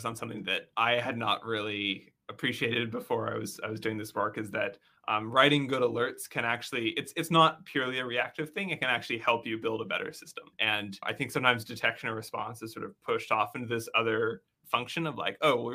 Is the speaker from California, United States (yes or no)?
yes; San Francisco Bay Area, California, United States; I'm from San Francisco Bay Area. The Mission burrito is very close to my heart.